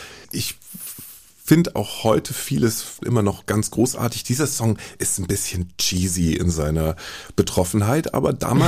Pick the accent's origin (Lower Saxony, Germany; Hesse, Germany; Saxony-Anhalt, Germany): Hesse, Germany; ich bin im Sendegebiet des Hessischen Rundfunks groß geworden